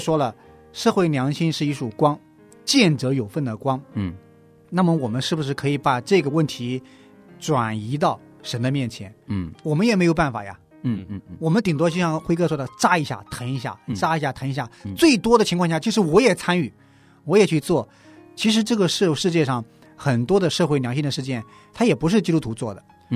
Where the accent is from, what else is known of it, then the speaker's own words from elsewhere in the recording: China; 我觉得可能是因为我们中国人这个祖上不富裕，穷怕了